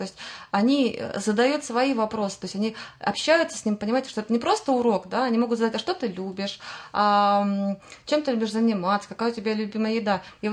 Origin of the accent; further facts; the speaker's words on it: Yekaterinburg, Sverdlovsk Oblast, Russia; now in Ramenskoye, Russia; хотя я сама из Екатеринбурга, но вот наш город Раменск стал моей второй родиной. И сами мы живем в залинейной части города Раменска